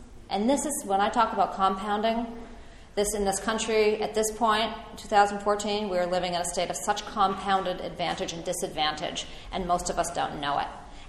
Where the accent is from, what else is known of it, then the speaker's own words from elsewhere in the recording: Winchester, United States; So where I grew up in Winchester was considered a very safe.